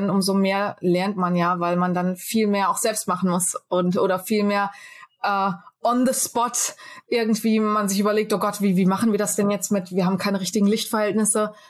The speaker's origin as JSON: {"language": "German", "country": "Germany", "said": "Also ich finde, das fehlt uns Deutschen ein bisschen."}